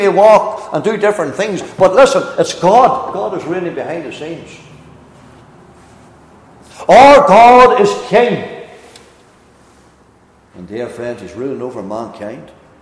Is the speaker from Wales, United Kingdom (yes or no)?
no; Northern Ireland, United Kingdom; Why is it you're from Australia and I'm from Northern Ireland?